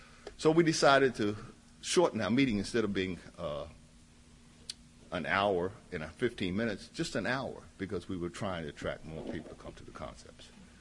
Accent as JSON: {"language": "English", "region": "Maryland", "country": "United States", "said": "I'm from the Tri-County area of Southern Maryland. That's where my home group is."}